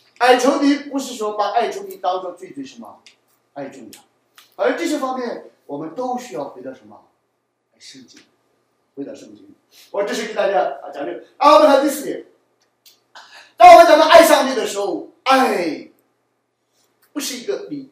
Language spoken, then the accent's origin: Chinese; China; 我说我本身就是来自大陆。